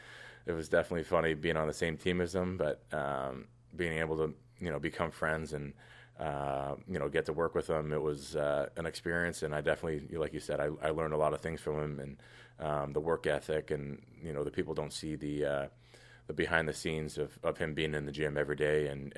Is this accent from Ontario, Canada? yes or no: yes; Toronto, Ontario, Canada; for me growing up in Toronto, you know the rivalry with, you know, Montreal and Toronto, and Toronto and Ottawa